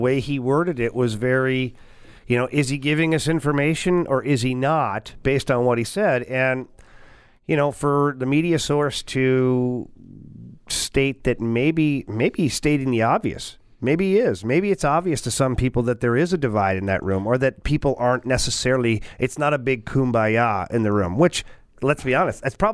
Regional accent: St. Louis, Missouri, United States; I'm from born and raised in St. Louis and everything I know is St. Louis.

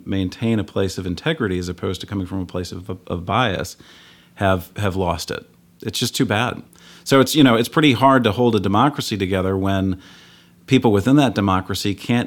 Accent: St. Louis, Missouri, United States; when I was growing up, I grew up in St. Louis, so it was the St. Louis Post-Dispatch.

